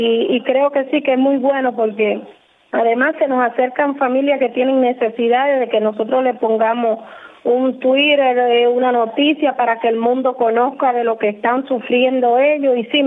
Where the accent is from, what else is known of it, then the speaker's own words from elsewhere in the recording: Cuba; yo como cubana